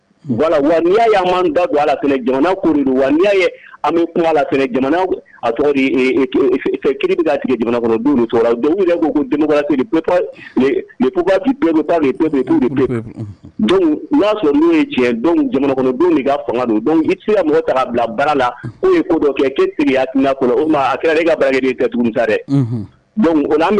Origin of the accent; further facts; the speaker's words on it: Mali; Voilà, on est malien.